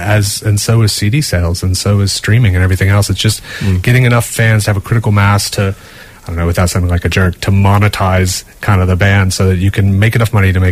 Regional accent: Deep South, United States; moved away; also born or lived in Boston / London; I grew up in the deep south in the States, and then okay. 10 years in Boston, and then 3 years in London, and then here.

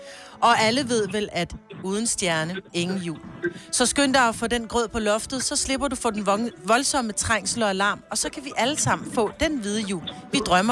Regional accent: Morud, Region of Southern Denmark, Denmark; jeg kommer fra Morud jo. Jeg boede ude i Rue jo.

